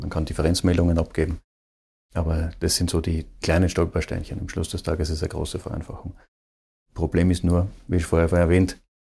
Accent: Austria

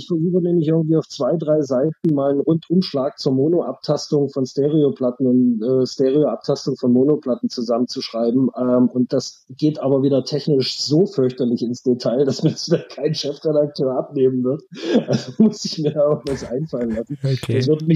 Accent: East Germany, Germany; ich bin in der DDR aufgewachsen

